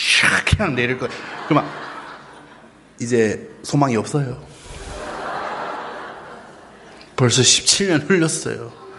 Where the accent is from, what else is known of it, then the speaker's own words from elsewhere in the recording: United States; Korean is a second language; 예, 난 미국 사람이니까 미국 문화가 남편 아내 같이 설거지 하는 거예요.